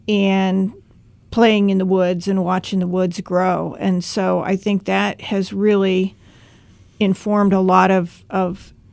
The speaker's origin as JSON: {"language": "English", "town": "Akron", "region": "Ohio", "country": "United States", "tie": "born or raised there", "said": "Well, I grew up in Akron, Ohio. So I did grow up in the city"}